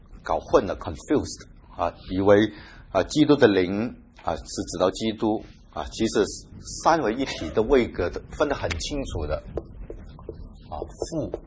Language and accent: Chinese; Hong Kong; moved away as an adult; also born or lived in Taiwan; 我记得我从小在香港的双都会长大啊，在那边受洗十几年